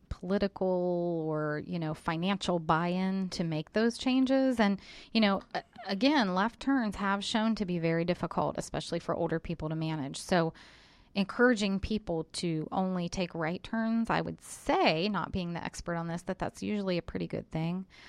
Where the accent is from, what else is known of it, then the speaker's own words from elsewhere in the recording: Ohio, United States; I was, in fact, just in Michigan, and growing up in Ohio, I spent a lot of time in Michigan, but not New Jersey.